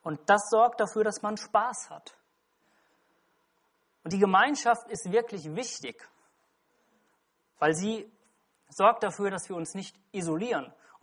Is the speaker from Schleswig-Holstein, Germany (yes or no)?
no; Hesse, Germany; also ich bin ja Hesse, halb Westerwälder